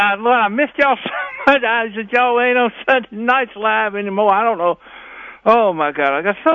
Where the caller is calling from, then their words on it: Virginia, United States; from Virginia.